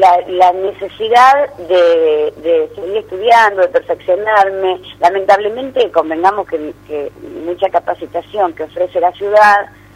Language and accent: Spanish; Centeno, Santa Fe, Argentina; now in Rosario, Argentina; Te resumo, sí, soy de Centeno, es mi pueblo. De ahí